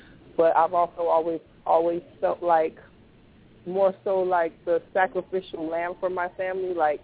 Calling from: Miami, Florida, United States; Calling from Miami. Beautiful Miami.

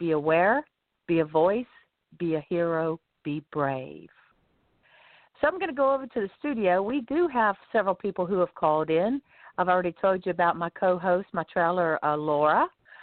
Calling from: Lighthouse Point, Florida, United States

